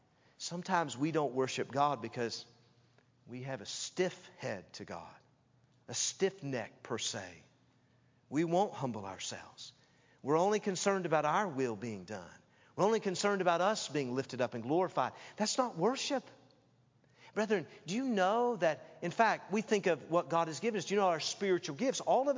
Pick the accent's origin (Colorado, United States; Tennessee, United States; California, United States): Tennessee, United States; and by the way, I grew up in Tennessee and I've been to churches before where they called them holy rollers.